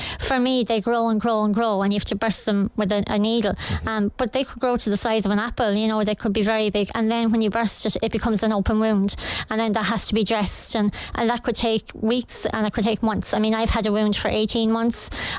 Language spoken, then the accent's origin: English; Kilkenny, Leinster, Ireland; born there; Doctor, I was born in Kilkenny.